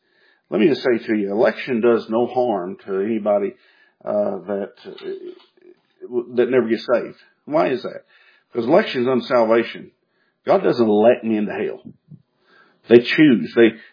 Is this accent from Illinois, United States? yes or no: no; Kentucky, United States; born there; I was born in Kentucky.